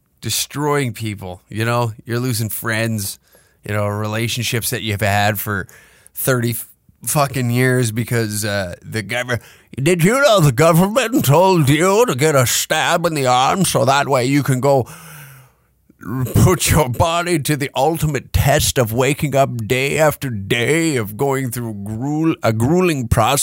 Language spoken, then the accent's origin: English; Alberta, Canada; I always say I'm from there first. I'm from Southern Alberta.